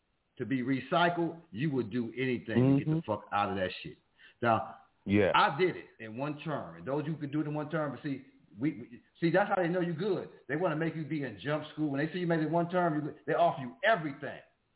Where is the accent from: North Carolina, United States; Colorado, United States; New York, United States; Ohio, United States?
New York, United States; Buffalo; I'm from Buffalo, and the Klan is in Buffalo.